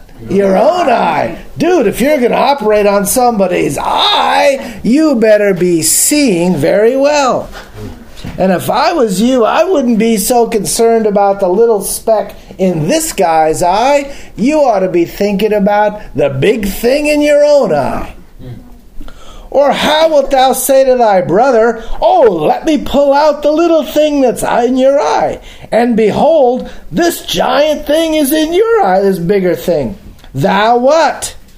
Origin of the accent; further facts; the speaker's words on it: California, United States; I was a guy from California, had long hair. This was in 1970.